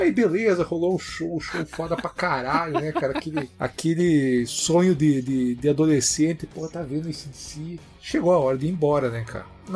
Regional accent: União da Vitória, Paraná, Brazil; now in Curitiba, Brazil; Tinha acabado de vir pra Curitiba e morar aqui sozinho, né? E aí eu tinha vários amigos lá da minha cidade, de União da Vitória.

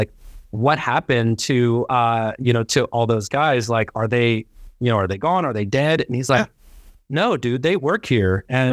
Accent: Pittsburgh, Pennsylvania, United States; growing up in Pittsburgh and kind of the bust of the steel industry, I remember how that economic stability bred physical instability in neighborhoods that were once thriving

